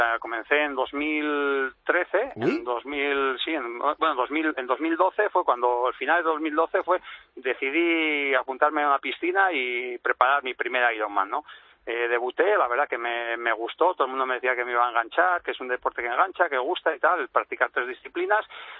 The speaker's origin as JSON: {"language": "Spanish", "region": "Navarre", "country": "Spain", "said": "como buen navarro y cabezotas que somos"}